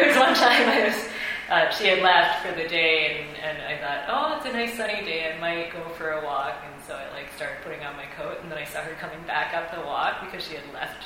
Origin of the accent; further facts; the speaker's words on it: Canada; I'm Chinese Canadian, and in Chinese culture, you don't go out for a month after having a baby